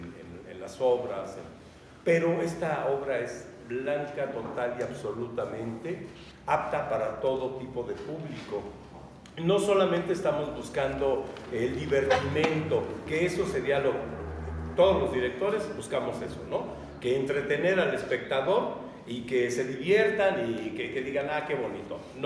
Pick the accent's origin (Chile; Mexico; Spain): Mexico; un género que es un poco ajeno a lo que somos los mexicanos